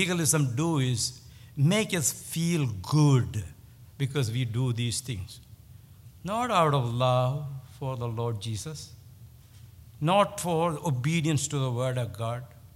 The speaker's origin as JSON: {"language": "English", "country": "India", "tie": "born or raised there", "said": "When I was growing up in India, I had experienced some of those legalistic rules."}